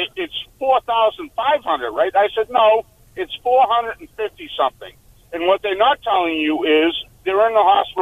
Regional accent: Massachusetts, United States; now in New Hampshire, United States; I'm a transplant from Mass

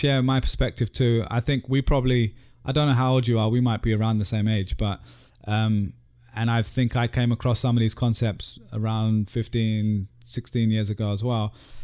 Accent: London, United Kingdom; this was me growing up in London

